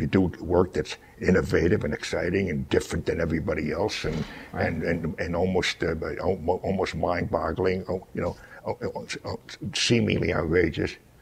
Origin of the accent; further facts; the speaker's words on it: New York, United States; Well, the Southern boys all say right here, and I'm from New York, so I say yo.